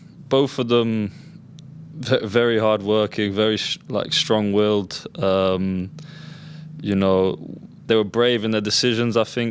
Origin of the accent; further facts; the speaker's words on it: England, United Kingdom; And then being the English kid, you know, I was the only English kid there.